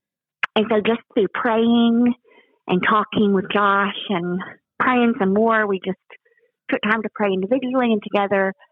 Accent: Huntsville, Alabama, United States; I grew up in Huntsville. My mom is a Huntsville native.

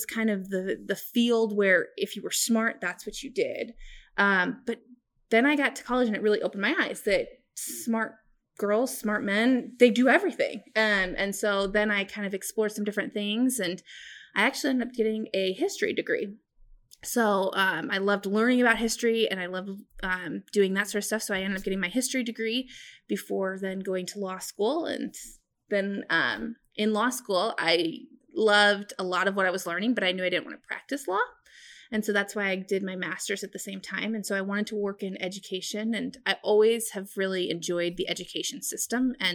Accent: Lincoln, Nebraska, United States; I'm actually from Lincoln, born and raised. So I went to school here, born in Lincoln, went all the way to school here

